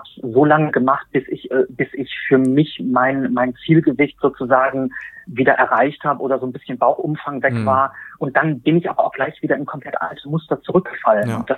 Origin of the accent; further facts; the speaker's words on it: Berlin, Germany; ich bin 43 Jahre alt, bin aus Berlin.